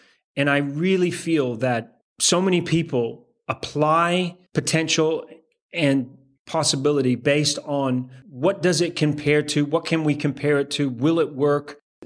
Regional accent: Antigua & Barbuda; also born or lived in Canada; I was living in the Caribbean. I grew up in the Caribbean. I used to fly from Antigua in the Caribbean

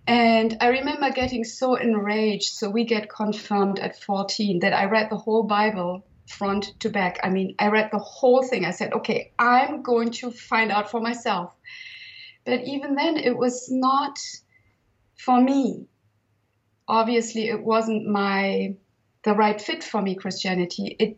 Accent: Northern Germany, Germany; I grew up in Northern Germany, which is largely Protestant, which translates into atheists.

